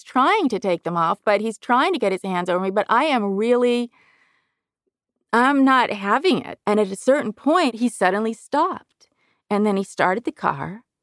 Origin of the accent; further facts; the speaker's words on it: California, United States; And I'm from California, so beaches are popular all year round, you know?